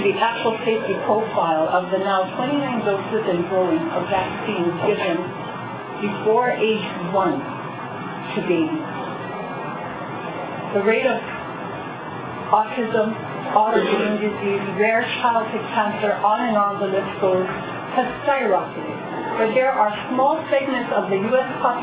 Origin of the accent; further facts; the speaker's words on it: Hilo, Hawaii, United States; I am a resident of Hilo. I'm a Hawaiian.